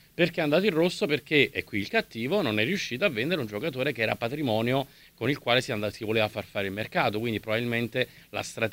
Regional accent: Naples, Campania, Italy; perché siamo napoletani, quindi parte in causa

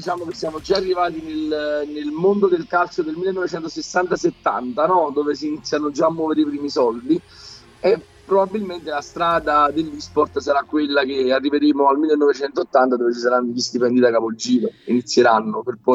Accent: Naples, Campania, Italy; io sono di Napoli, quindi me li pagavo da soli

